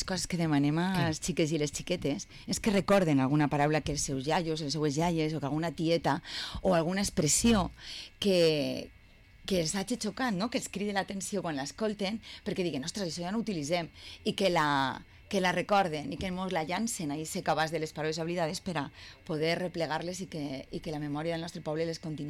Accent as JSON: {"language": "Catalan", "town": "Benicàssim", "region": "Valencian Community", "country": "Spain", "said": "Jo sóc de Benicàssim, encara que porte més anys vivint així ja que en Benicàssim"}